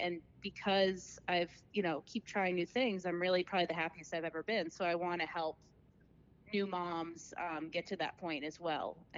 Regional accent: Sharon, Massachusetts, United States; That's National Geographic in my hometown, Sharon, Mass.

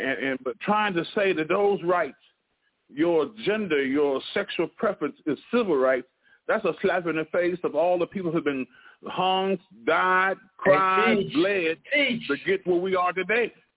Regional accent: Louisville, Mississippi, United States; I was born and reared in Louisville, Mississippi, so I'm a black American.

